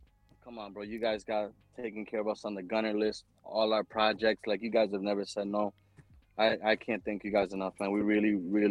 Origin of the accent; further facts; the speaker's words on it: Massachusetts, United States; I'm from Mass.